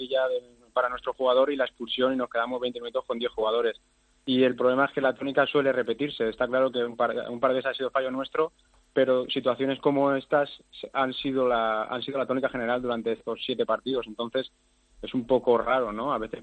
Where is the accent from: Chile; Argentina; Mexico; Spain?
Spain; pues siendo españoles siempre, siempre, siempre es mejor, ¿no?